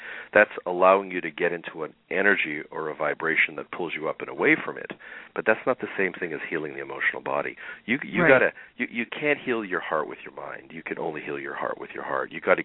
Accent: Toronto, Ontario, Canada

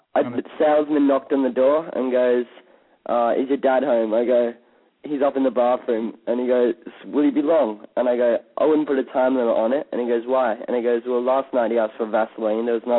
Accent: Ireland; now in Australia; No, I'm living in Australia. I'm from Ireland. Like, I live in Australia, though.

